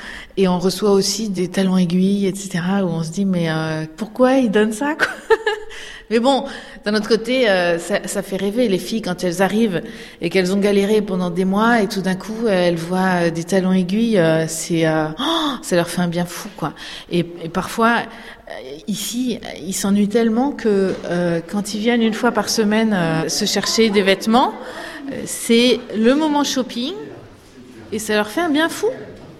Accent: Auvergne-Rhône-Alpes, France; moved away as an adult; now in Germany; Ah ben moi je suis française, auvergnate, et donc ça fait une vingtaine d'années que j'habite en Allemagne.

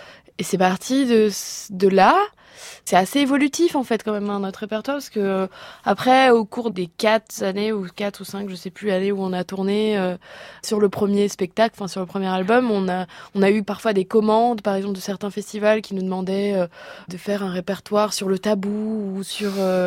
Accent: Argentina; also born or lived in Brazil / France; Je suis brésilienne. J'ai grandi en Argentine, en France.

